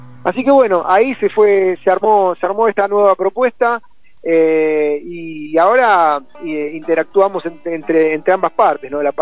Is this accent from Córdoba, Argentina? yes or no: no; Buenos Aires, Argentina; somos de Buenos Aires.